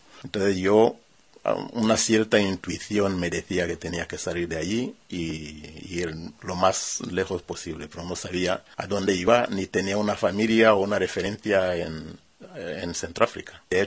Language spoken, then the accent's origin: Spanish; Rwanda; moved away; Salí de Ruanda en 1994, después del genocidio, que viví directamente, en directo, y estuve en los campamentos de refugiados en Congo, en Zaire, concretamente en la zona de Goma